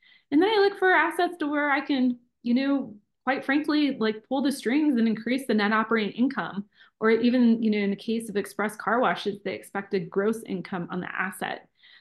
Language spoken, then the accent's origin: English; Colorado, United States; I'll also invest in my home state, Colorado.